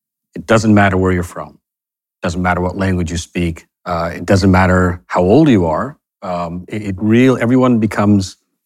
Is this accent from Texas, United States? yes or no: yes; Fort Worth, Texas, United States; You know, I grew up in Fort Worth, Texas.